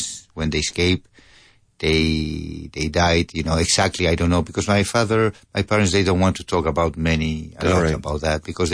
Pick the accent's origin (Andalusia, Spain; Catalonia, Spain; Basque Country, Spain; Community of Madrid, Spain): Community of Madrid, Spain; Madrid; born there; English is a second language; And I born in Madrid.